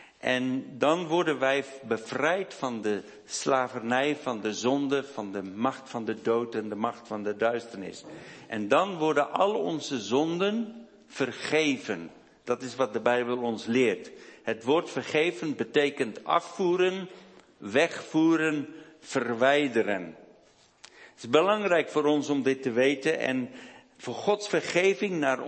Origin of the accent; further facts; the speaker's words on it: South Africa; Dutch is a second language; now in Netherlands; Mijn vrouw en ik zijn beide geboren en getogen in Zuid-Afrika, maar wonen inmiddels 30 jaar hier in Nederland.